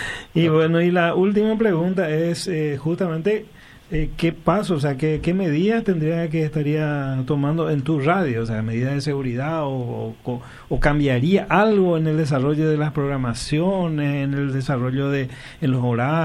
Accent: Pedro Juan Caballero, Amambay, Paraguay; Yo soy de Pedro Juan también, senador.

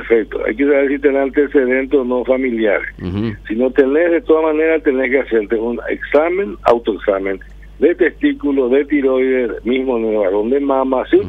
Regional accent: Paraguay; cuán peculiares somos los paraguayos

